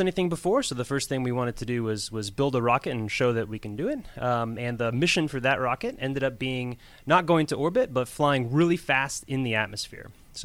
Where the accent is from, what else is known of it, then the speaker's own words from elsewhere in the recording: Florida, United States; also born or lived in New York; So I grew up in Florida. I was born in New York, but grew up in Florida.